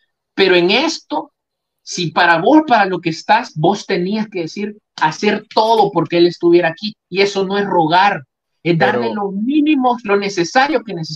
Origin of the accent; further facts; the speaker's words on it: El Salvador; todos estamos pensando como salvadoreños